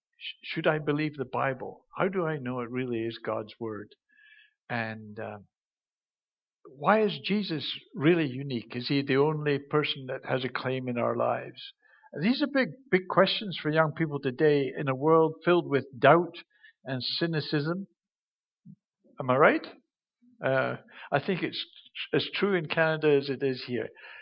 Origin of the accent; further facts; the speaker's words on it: Scotland, United Kingdom; I'm Scottish, my wife's English, and some people laugh at that because they think, where's the big divide?